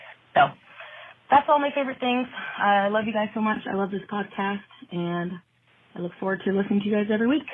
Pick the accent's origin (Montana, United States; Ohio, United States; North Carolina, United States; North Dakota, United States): North Dakota, United States; I'm from North Dakota.